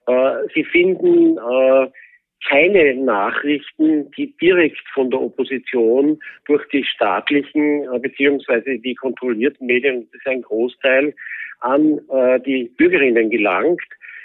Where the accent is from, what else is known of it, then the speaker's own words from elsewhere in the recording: Austria; ich glaube, wir kennen das als Österreicher ganz gut